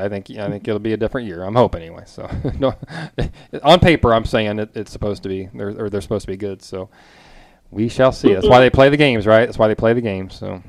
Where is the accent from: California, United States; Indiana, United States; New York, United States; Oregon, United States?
Indiana, United States; born there; I mean, I was born in Indiana, and you know, so I'm a Hoosier.